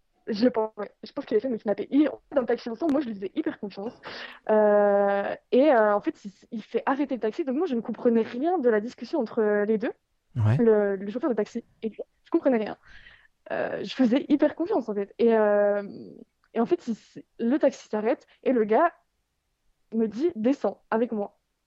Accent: France; Et moi, en tant que Française, je peux pas aller dans la partie

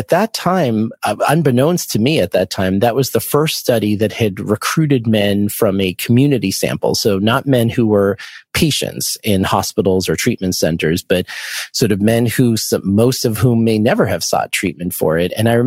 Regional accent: Boston, Massachusetts, United States; I went to Tufts University and I'm from the Boston area.

